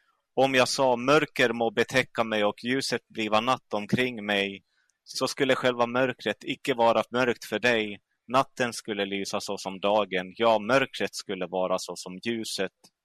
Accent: Pello, Lapland, Finland; Vi har kommit norrifrån, så som ni redan hörde, så hör jag hemma i Pello

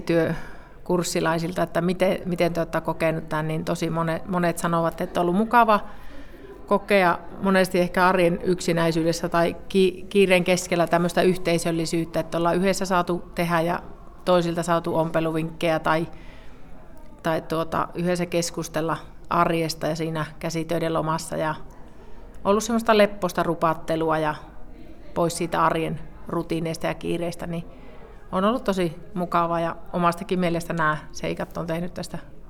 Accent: Taipalsaari, South Karelia, Finland; ja tuun Taipalsaarelta.

